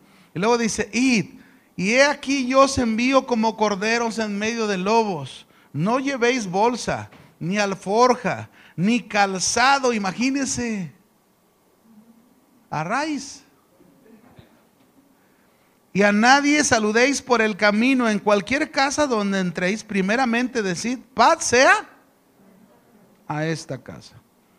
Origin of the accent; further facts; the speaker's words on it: Mexico; Los judíos lo siguen haciendo, pero ellos son judíos, nosotros somos mexicanos. Nosotros tenemos otras costumbres